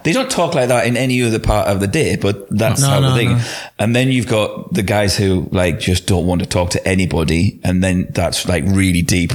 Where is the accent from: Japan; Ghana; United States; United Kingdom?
United Kingdom; England; But also, we're English, and you're polite.